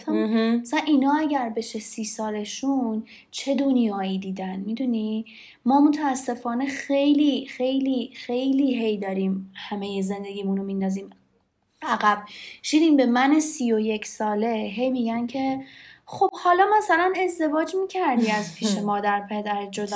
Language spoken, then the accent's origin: Persian; Iran; من گفتم من ایرانی هستم